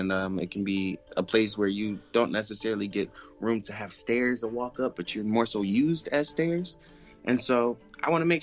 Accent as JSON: {"language": "English", "town": "Philadelphia", "region": "Pennsylvania", "country": "United States", "tie": "born or raised there", "said": "Growing up in North Philly, a lot of people may not know, but it's such a mixing pot of so many different people and cultures and stuff like that."}